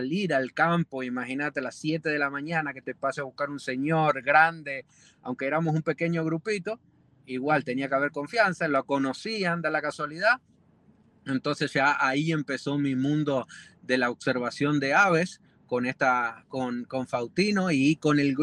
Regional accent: Concordia, Entre Ríos, Argentina; Nosotros tenemos un pequeño campito, una estancia en Concordia, Entre Ríos, Argentina, que es de ahí de donde soy yo.

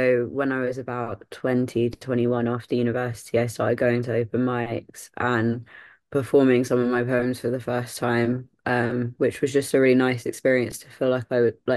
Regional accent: London, United Kingdom; I'm born and raised in London and went through the whole UK school system.

